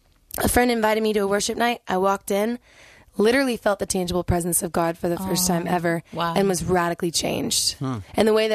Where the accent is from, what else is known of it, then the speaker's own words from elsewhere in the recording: Texas, United States; I called myself one for years growing up in Texas. That's where I'm from.